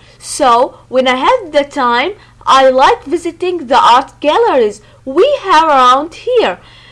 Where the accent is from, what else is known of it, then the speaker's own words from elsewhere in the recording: Ottawa, Ontario, Canada; I'm from Ottawa in Canada. I live with my husband Masao and we have a cat. I'm a teacher. I work in kindergarten. I speak English and French